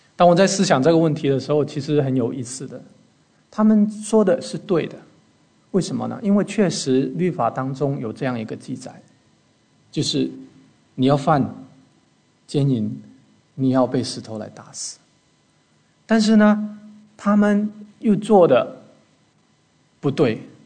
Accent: China; 我们中国人可能有很喜欢看的可能电视剧啊或者书啊，你都有可能看过，就是包公。

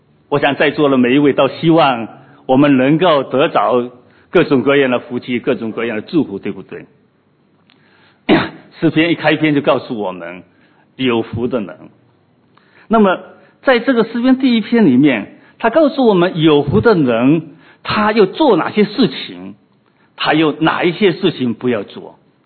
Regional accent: China; 我们从中国过来哈

